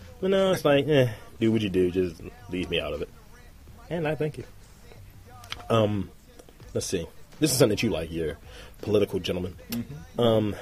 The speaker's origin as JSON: {"language": "English", "town": "Albany", "region": "New York", "country": "United States", "said": "It's like, I'm from Albany."}